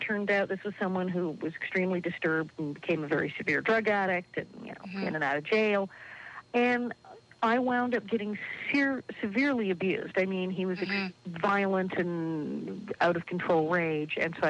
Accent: Hollywood, California, United States; also born or lived in New York; Well, yeah, see, I was born in New York and raised in Hollywood. So my family were all in show business.

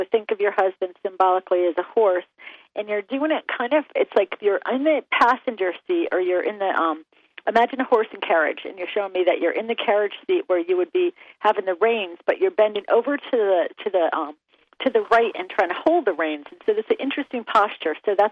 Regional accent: East Coast, United States; I'm from the East Coast, and they have New York where they have horse and carriage things

